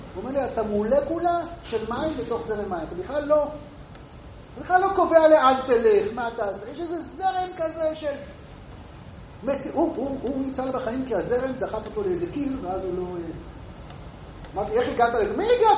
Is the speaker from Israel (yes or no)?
no; Hebron, West Bank, Palestine; אני בא מחברון, יש לי שכנים גם כן דוברי ערבית